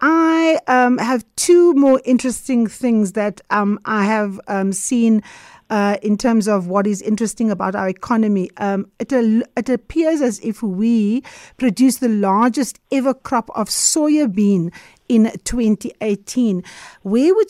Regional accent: South Africa; We want to be proudly South African. In fact, our 702 walk is about being proudly South African.

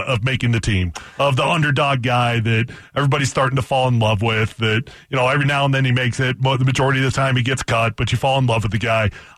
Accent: Denver, Colorado, United States; when I got cut by Denver, my third year, I got cut by Denver. I was in my hometown. In my hometown, I was a starter the year before.

